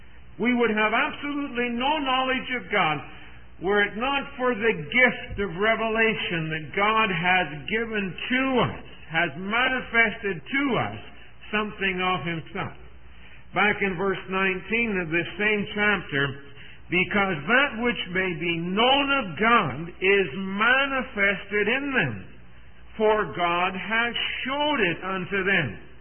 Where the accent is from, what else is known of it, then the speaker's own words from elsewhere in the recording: Canada; I'm a Canadian.